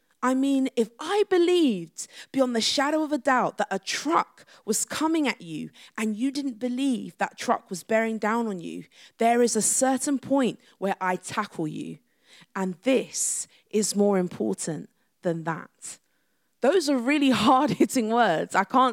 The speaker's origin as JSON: {"language": "English", "town": "Chadwell Heath", "region": "London", "country": "United Kingdom", "tie": "born or raised there", "said": "my hometown in Chadwell Heath. And Chadwell Heath is like, some people don't even really know where it is. And it's just like a suburban town outside of London."}